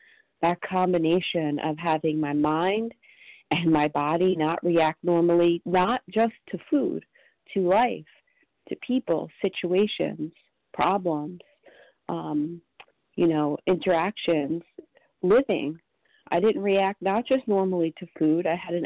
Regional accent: Washington, United States; I'm from Washington State.

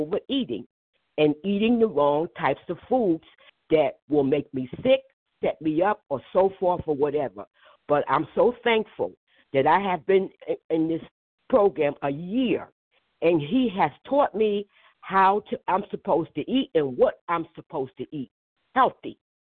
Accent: New Jersey, United States; from New Jersey.

